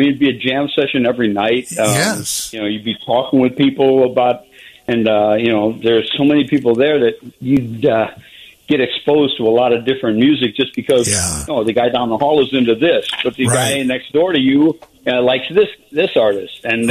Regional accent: Toledo, Ohio, United States; I grew up in Toledo, Ohio. So not terribly far away.

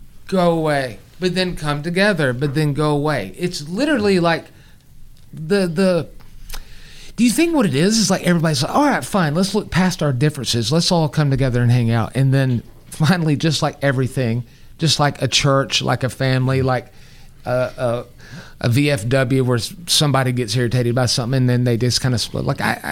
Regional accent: Chicago, Illinois, United States; growing up in Chicago, like school was like the United Nations.

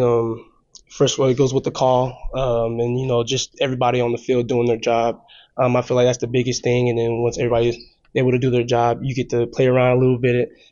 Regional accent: San Diego, California, United States; also born or lived in Las Vegas, United States; So, born and raised in San Diego, that's first off. And then I kind of, like, moved in the IE area around, like, Marietta, California. Then I finished off my senior year of high school in Las Vegas.

